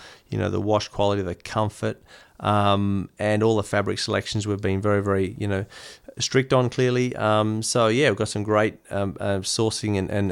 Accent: Australia; You know, growing up in Australia, we take a lot of that.

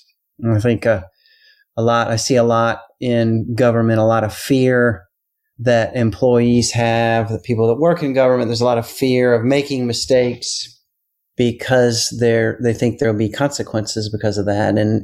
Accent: Charleston, South Carolina, United States; also born or lived in Brazil; And so I grew up in Charleston, went off to college, lived in Brazil for a while, which was a wonderful life experience.

